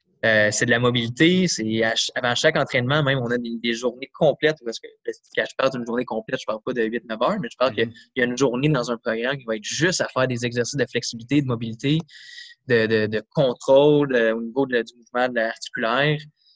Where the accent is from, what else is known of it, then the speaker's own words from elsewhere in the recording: Boisbriand, Quebec, Canada; j'ai grandi à Boisbriand, après ça, j'ai fait Mirabel.